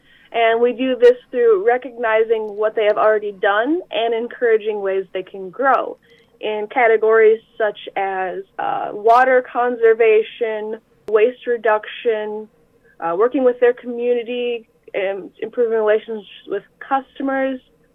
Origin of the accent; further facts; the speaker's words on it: Spring Green, Wisconsin, United States; I'm from Spring Green, Wisconsin